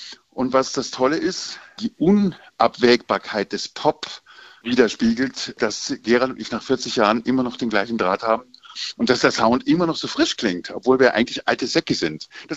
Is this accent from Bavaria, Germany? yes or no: yes; Munich, Bavaria, Germany; Da bin ich ein Kind des Disco-Münchens der 80er.